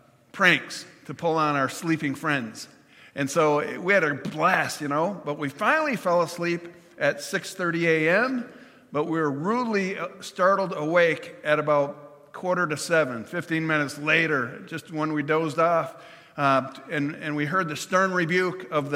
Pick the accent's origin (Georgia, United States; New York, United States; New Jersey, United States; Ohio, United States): New York, United States; it looks like an old angry grouch in my neighborhood of growing up in New York State.